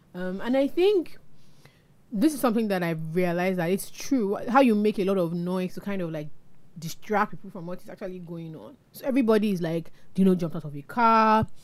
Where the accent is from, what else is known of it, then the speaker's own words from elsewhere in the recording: Osun, Nigeria; Me, I'm from Osun State, so my mouth can't be too big.